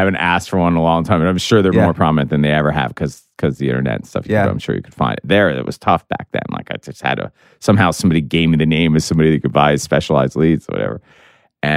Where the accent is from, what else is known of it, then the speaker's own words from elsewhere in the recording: Washington, United States; Well, I was from Washington, so that was easy.